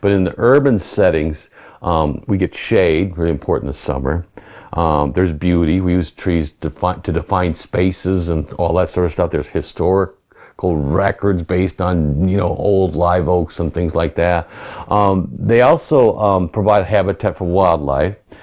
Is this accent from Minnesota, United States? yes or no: yes; Minnesota, United States; I grew up in Minnesota with no accent, yeah. So anyway, my parents bought some land on a lake in the northern part of the state